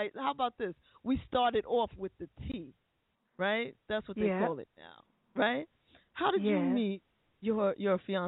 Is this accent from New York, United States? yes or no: yes; Bronx, New York, United States; See, because I'm from the Bronx.